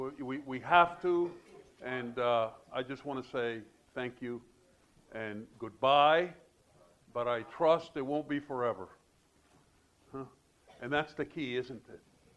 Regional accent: Cuba; now in United States; I want to start with, again, you've heard that I'm Cuban. I was born in Cuba. There was a communist revolution. And so my parents had to flee.

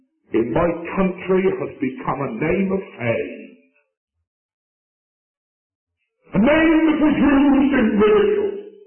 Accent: England, United Kingdom; But I found myself in Waynesboro over the 11th of November, and I suppose, being an Englishman, they asked if I would speak at the United...

